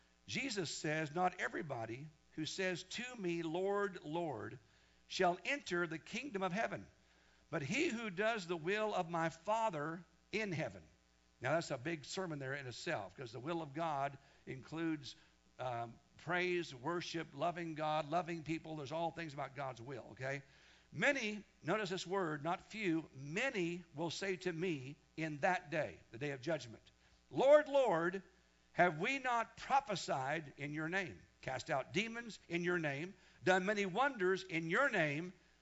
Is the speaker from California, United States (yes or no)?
no; Wichita, Kansas, United States; folks from the church I was raised in Wichita, Kansas.